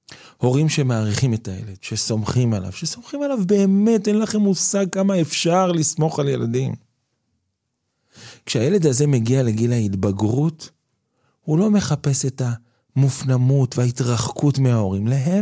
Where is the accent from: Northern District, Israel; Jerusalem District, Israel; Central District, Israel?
Central District, Israel; Netanya; אנחנו גדלנו בנתניה, נתניה זה עיר מאוד גדולה